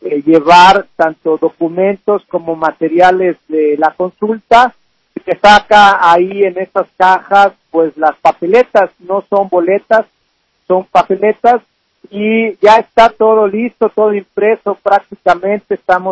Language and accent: Spanish; Mexico; se nos preguntará como mexicanas y mexicanos una cuestión muy concreta